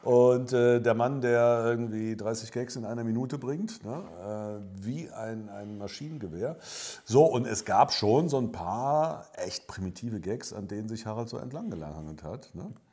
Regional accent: Cologne, North Rhine-Westphalia, Germany; ich komme aus Köln, mein Vater kommt aus Trier.

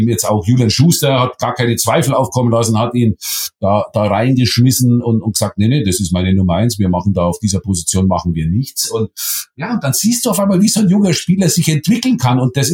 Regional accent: Germany; Also wir als Deutsche können stolz sein auf unsere U21.

